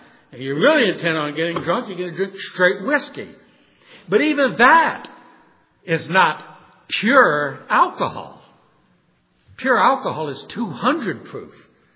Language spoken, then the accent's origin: English; New Orleans, Louisiana, United States; I'm from New Orleans. There's a small town in South Louisiana called Sulfur, Louisiana.